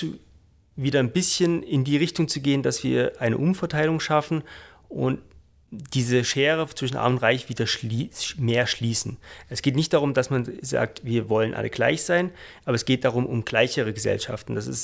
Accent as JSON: {"language": "German", "country": "Germany", "said": "Also jetzt, ob ich jetzt als Deutscher für Deutschland spreche oder in Österreich ist oder Europa allgemein"}